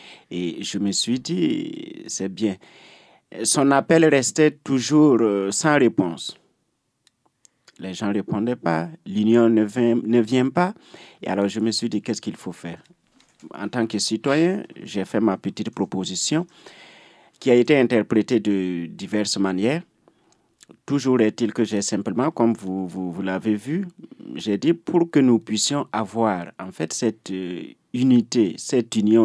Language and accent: French; Burkina Faso; chez nous, en Afrique, au Burkina Faso en particulier, le chef n'est d'aucun parti